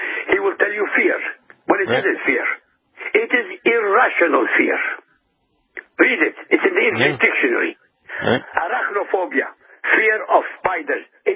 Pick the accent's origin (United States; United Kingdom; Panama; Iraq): Iraq; But I come from Iraq.